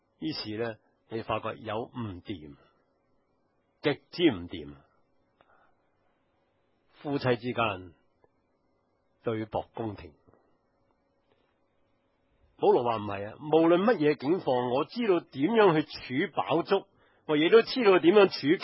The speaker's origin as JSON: {"language": "Cantonese", "country": "Hong Kong"}